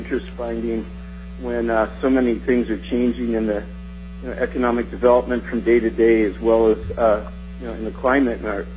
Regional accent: Anchorage, Alaska, United States; I'm a lifelong Alaskan resident. I was born in Anchorage.

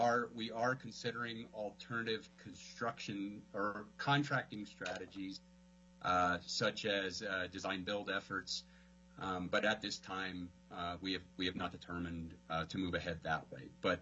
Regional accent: Anchorage, Alaska, United States; I'm from Anchorage, Alaska, but am testifying remotely from Colorado Springs today.

